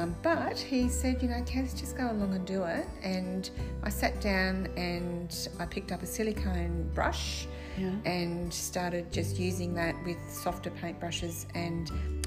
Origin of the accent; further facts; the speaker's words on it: Australia; also born or lived in New Zealand; I'm Australian, just went to New Zealand for 4 years